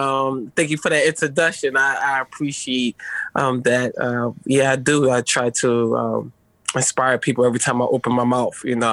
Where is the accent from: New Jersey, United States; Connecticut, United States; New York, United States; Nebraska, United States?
New Jersey, United States; Sicklerville; also born or lived in Philadelphia; So I'm basically from North Philly, or a small part of North Philly called Nicetown. And then I end up being adopted by an amazing lady in South Jersey in Sicklerville. And I ended up growing up there.